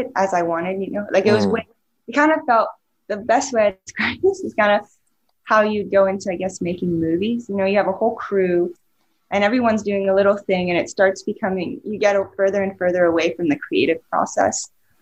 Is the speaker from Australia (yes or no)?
no; Switzerland; And I grew up in Switzerland, and I always found myself very creative, like from a young age.